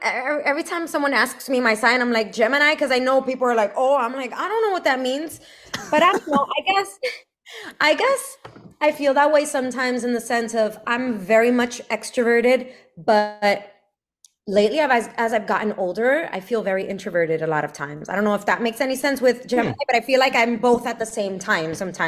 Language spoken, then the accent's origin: English; Brooklyn, New York, United States; So in the church I grew up with in Brooklyn, I grew up in Brooklyn.